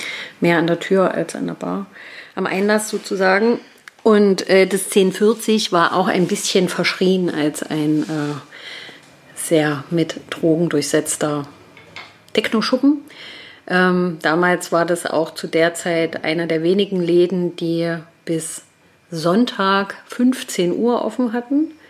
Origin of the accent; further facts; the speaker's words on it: Leipzig, Saxony, Germany; wie man vielleicht eventuell unter Umständen ein bisschen hört, komme ich nicht aus Berlin, sondern aus Leipzig. Und ursprünglich aus Leipzig, genau, und bin dort groß geworden